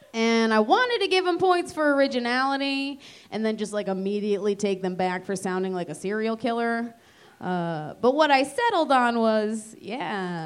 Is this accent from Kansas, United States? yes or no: no; New Hampshire, United States; And I'm from New Hampshire